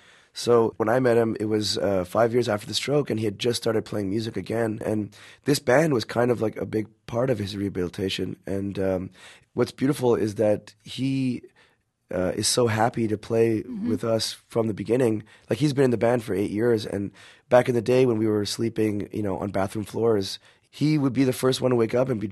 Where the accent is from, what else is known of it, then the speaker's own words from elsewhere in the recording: Montreal, Quebec, Canada; I was born and raised in Montreal, which is I'm very happy because the French part of me has a lot to do with why I am a punk rock man.